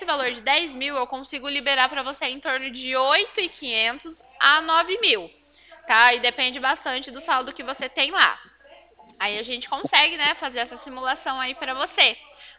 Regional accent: Cornélio Procópio, Paraná, Brazil; Eu sou de Cornélio Procópio.

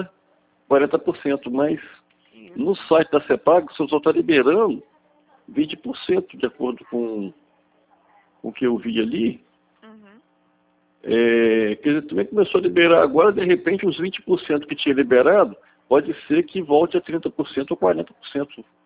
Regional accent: Campos, Rio de Janeiro, Brazil; born there; Aí como eu nasci em Campos, eu trabalhei lá 4 anos e meio

